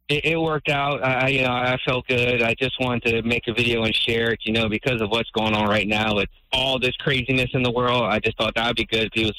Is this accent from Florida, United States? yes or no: yes; Cocoa Beach, Florida, United States; moved away; also born or lived in Fort Lauderdale; Fort Lauderdale, but I was actually born and raised in Cocoa Beach.